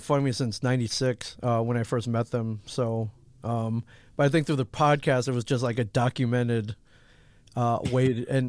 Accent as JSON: {"language": "English", "region": "Midwest", "country": "United States", "tie": "born or raised there", "said": "I think a lot of it was, you know, just kind of growing up Asian in a mainly white Midwest town."}